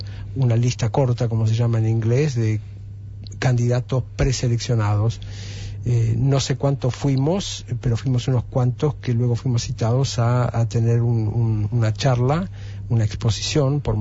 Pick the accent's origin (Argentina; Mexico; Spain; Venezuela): Argentina; soy argentino y no llevo la bandera puesta, pero he recorrido un poco mundo en cuanto a teatros de ópera